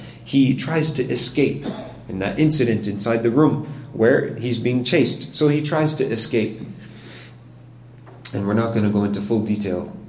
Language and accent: English; Canada; accent: Canadian; I'm half Pakistani, so I'm allowed to do that, right? Just because I speak with a Canadian accent doesn't mean that, you know, I have no outside sources of culture.